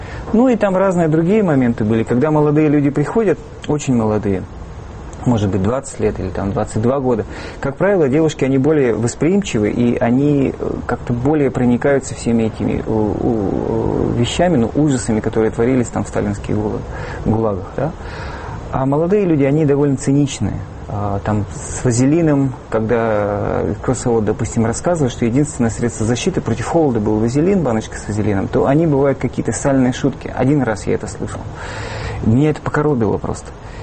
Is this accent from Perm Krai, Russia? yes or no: yes; Perm, Perm Krai, Russia; отчасти потому, что я вырос в Перми